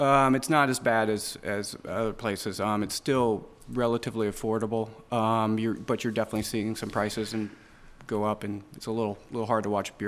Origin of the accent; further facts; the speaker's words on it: Ohio, United States; I'm born and raised in Ohio, so I like the fast food.